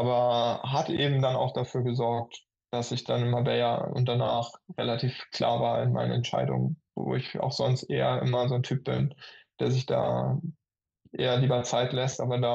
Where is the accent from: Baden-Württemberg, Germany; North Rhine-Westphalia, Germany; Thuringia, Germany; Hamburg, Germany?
Hamburg, Germany; in Hamburg, wo ich ja auch ja, meine Heimat habe